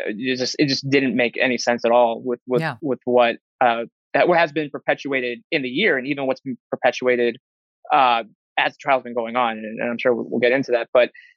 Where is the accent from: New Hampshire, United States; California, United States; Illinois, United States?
Illinois, United States; because I'm from Illinois originally